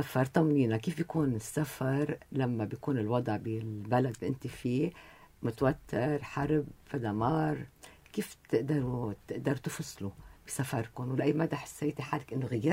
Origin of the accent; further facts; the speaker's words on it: Lebanon; نحن بلبنان ونحن لبنانية